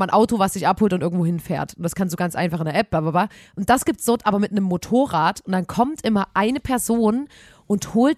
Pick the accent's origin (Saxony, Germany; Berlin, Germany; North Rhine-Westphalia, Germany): Saxony, Germany; Chemnitz; dass in meiner Heimatstadt, also in Chemnitz, irgendwann, dass ich so fame bin